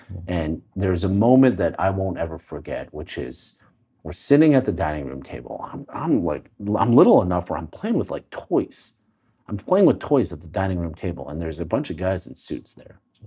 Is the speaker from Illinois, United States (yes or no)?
no; Bloomfield, Michigan, United States; Well, growing up in Michigan was interesting.